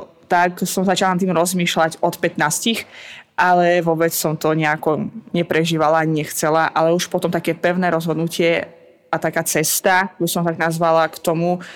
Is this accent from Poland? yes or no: no; Baku, Azerbaijan; Slovak is a second language; now in Slovakia; Ja som z Azerbajdžanu, z hlavného mesta Baku.